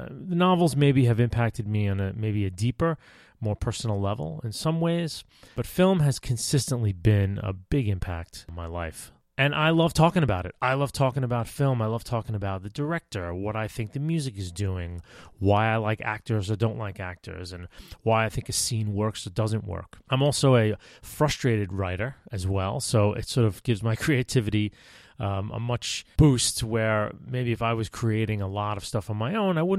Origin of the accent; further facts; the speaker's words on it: New York, United States; now in New York City, United States; Me, I'm 46 years old. I live in New York City, and I grew up on Long Island, in a suburb of Long Island, about midway on the island.